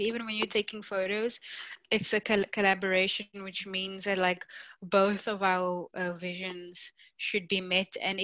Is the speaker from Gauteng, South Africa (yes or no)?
no; Cape Town, Western Cape, South Africa; my experiences growing up in Cape Town, obviously it's Cape Town's in South Africa, and South Africa is just coming out of apartheid.